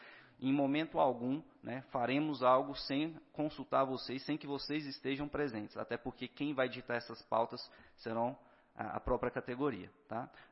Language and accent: Portuguese; Anápolis, Goiás, Brazil; Eu sou de Anápolis, então procurei logo ele, né?